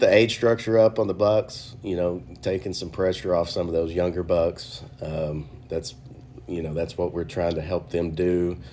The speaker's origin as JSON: {"language": "English", "town": "Kiowa", "region": "Oklahoma", "country": "United States", "tie": "born or raised there", "said": "I grew up in Kiowa, which is just down the road here from Ty Valley, from the Choctaw Lodge."}